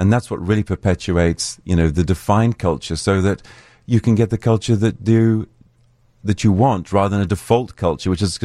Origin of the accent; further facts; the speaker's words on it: Zambia; Yes, I remember I grew up in Zambia